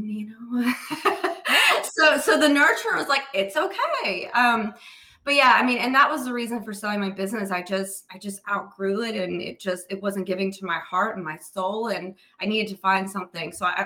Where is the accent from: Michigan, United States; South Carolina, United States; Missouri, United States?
South Carolina, United States; I'm from South Carolina. I'm like, small town.